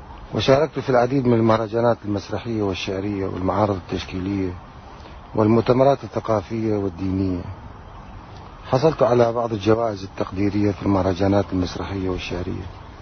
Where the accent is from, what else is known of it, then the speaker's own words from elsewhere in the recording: Baghdad, Baghdad Governorate, Iraq; born there; ولدت في بغداد عام 1964، عمري الأدبي 28 سنة، شاعر ومسرحي وطالب علوم دينية،